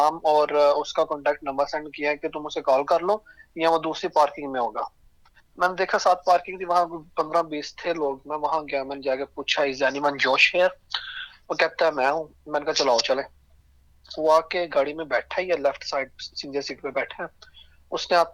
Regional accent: Gujranwala, Punjab, Pakistan; now in Perth, Australia; میں ابھی پرتھ میں رہ رہا ہوں اور پاکستان سے میں گجراوالا سے ہوں۔ مجھے یہاں پرتھ میں تقریباً 4 سال ہو گئے

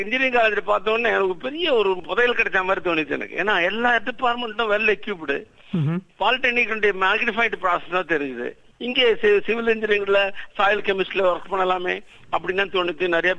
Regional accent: Kumbakonam, Tamil Nadu, India; born there; நான் கும்பகோணத்திலே பிறந்தேன். பிஎஸ்சி கும்பகோணத்துல, எம்எஸ்சி மெட்ராஸ்ல, பிஹெச்டி கிறிஸ்டியன் காலேஜ் தாம்பரத்துல

